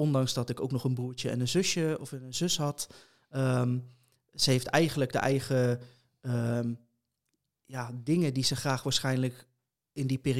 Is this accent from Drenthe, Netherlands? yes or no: no; The Hague, South Holland, Netherlands; Ik kom zelf uit Den Haag, dus ik was heel laat op Den Haag Centraal.